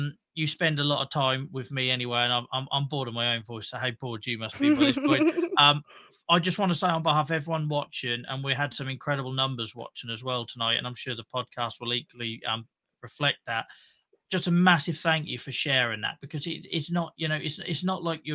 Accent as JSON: {"language": "English", "town": "Norwich", "region": "East of England", "country": "United Kingdom", "tie": "born or raised there", "said": "So the first one was in Norwich, which was my hometown."}